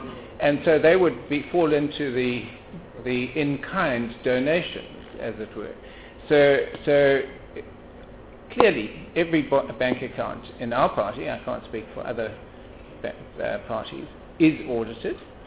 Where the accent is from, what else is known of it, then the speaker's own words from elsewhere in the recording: Ladysmith, KwaZulu-Natal, South Africa; ask the Democratic Alliance for bank statements for any bank accounts held in Ladysmith, which is my hometown.